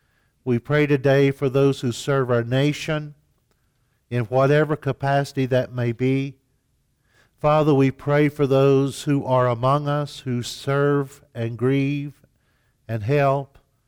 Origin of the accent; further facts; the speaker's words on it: Appalachia, United States; For me, I grew up as a Appalachian Mountain kid, poor as dirt.